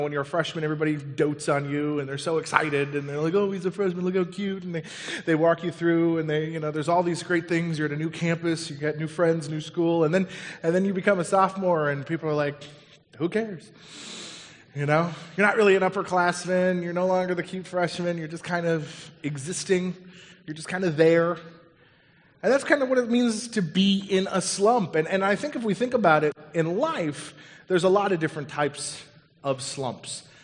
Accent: Colorado, United States; I grew up in Colorado, and in 1993, my life was forever changed when the Colorado Rockies came into play.

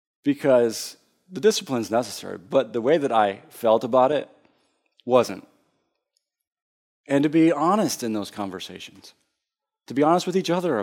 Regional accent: Tuscaloosa, Alabama, United States; some of her experiences growing up in Chicago and what she experienced and what I experienced in Tuscaloosa, Alabama, and some of those moments and situations.

